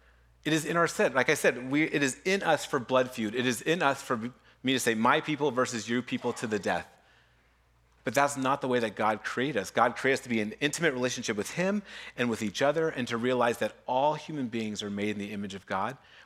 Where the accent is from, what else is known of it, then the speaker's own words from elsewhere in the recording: United States; Like in America, we're American, but then there's tribes, right?